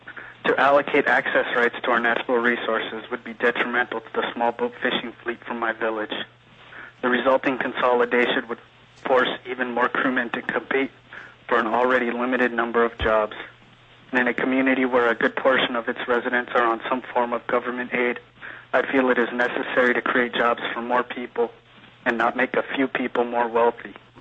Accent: Old Harbor, Alaska, United States; I'm from Old Harbor, Alaska. I'm 24 years old

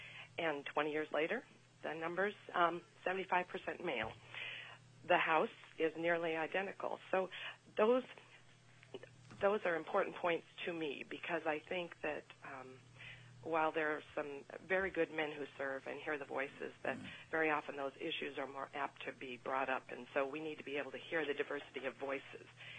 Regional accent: Alaska, United States; I'm from the Kenai Peninsula, and I served on the Women's Commission until 1990.

